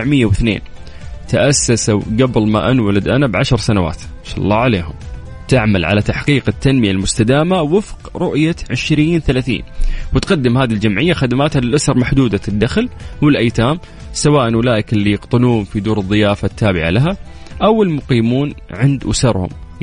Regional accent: Saudi Arabia; يعني في جمعيات كثيرة عندنا في المملكة العربية السعودية

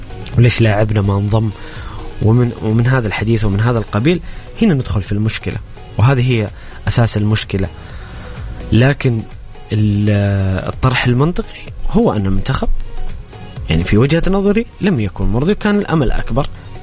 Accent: Saudi Arabia; أمامنا كأس آسيا وطموحنا كبير كسعودية

